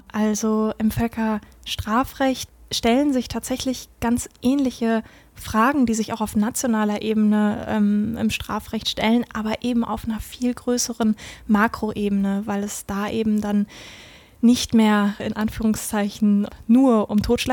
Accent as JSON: {"language": "German", "town": "Cologne", "region": "North Rhine-Westphalia", "country": "Germany", "said": "Aber letztlich bin ich ja Kölnerin, bin in Köln geboren, habe hier studiert, 2012 angefangen."}